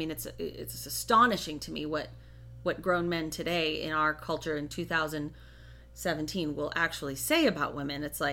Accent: Los Angeles, California, United States; Welcome to growing up in Los Angeles

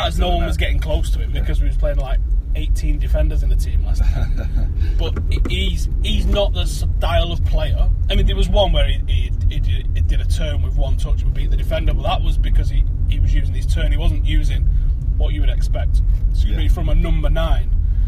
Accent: England, United Kingdom; We are English. Oh, yes, this is what we were talking about, wasn't it? So, growing up, it was 4-4-2.

